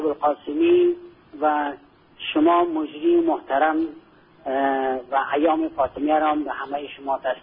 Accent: Afghanistan; ما خود ما هستیم از افغانستان هستیم

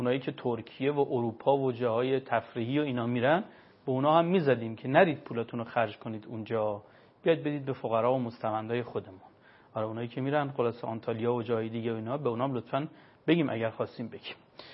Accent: Qom, Iran; تمام سوغاتی ها رو همینجا تو شهر خودمون قم رفتم گرفتم

